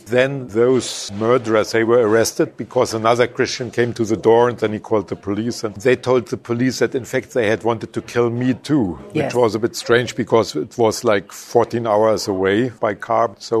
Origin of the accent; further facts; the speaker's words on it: Germany; I come from Germany